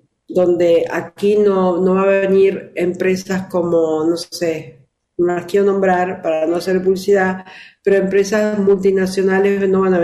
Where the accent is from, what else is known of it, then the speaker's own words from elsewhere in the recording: Argentina; inclusive yo, que también vengo de la Argentina, somos seres que estamos conectados espiritualmente debido a nuestra naturaleza